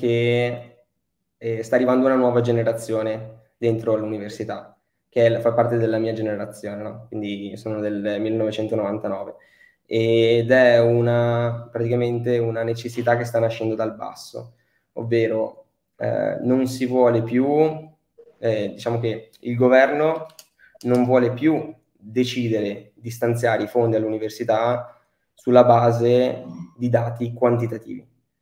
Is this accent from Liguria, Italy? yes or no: yes; Genoa, Liguria, Italy; attualmente sono un genovese che arriva da Venezia